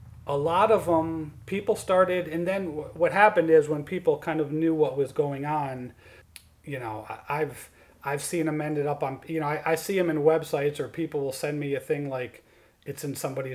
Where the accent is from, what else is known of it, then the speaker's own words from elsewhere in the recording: Rensselaer, United States; growing up in Rensselaer, right, you have Amtrak right there.